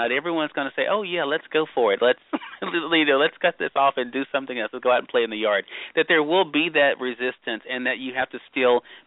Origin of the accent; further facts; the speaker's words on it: Mississippi, United States; For my listeners in Mississippi, my home state, and Dr. Dunkley, I think they'll appreciate this.